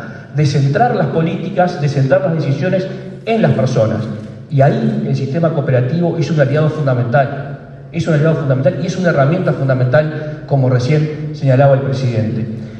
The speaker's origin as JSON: {"language": "Spanish", "country": "Uruguay"}